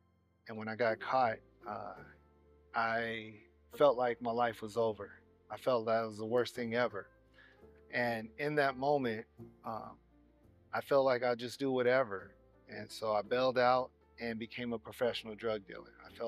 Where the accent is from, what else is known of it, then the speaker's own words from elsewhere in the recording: California, United States; When I grew up in California, by the time of the age of 14, I was making all the decisions on my life by myself.